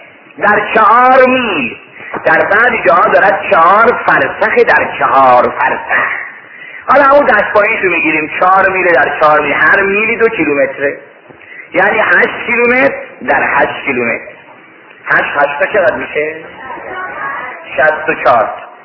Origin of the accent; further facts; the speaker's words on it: Mashhad, Razavi Khorasan, Iran; گفتم من اصلا مال مشهده.